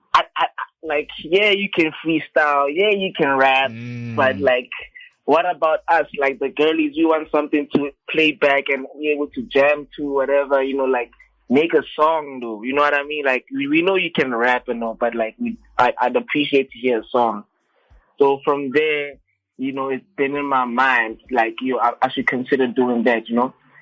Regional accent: Mahikeng, North West, South Africa; also born or lived in Pretoria; And then as soon as I touched like 10 years old, 11 years old, we moved to Mafikeng due to family reasons. I have family in Mafikeng.

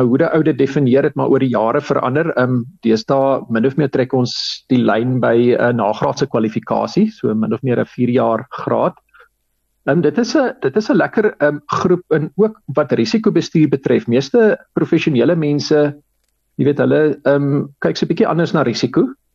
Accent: Durbanville, Western Cape, South Africa; also born or lived in Free State; Iemand net vinnig gebore in die Vrystaat, maar groot geword in die Kaap, Durbanville Hoërskool.

